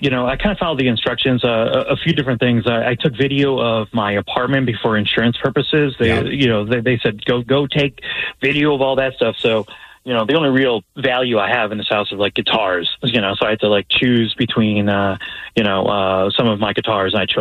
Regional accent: Chicago, Illinois, United States; moved away; so I'm originally from Chicago. I moved here for this job for Sumerian 11 years ago, and I have mom visiting.

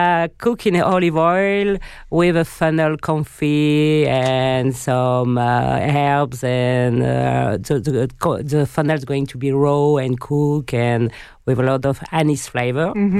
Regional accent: Avignon, Provence-Alpes-Côte d'Azur, France; English is a second language; also born or lived in Nîmes; now in Paris, France; because I born in Nîmes and I growing up in Avignon.

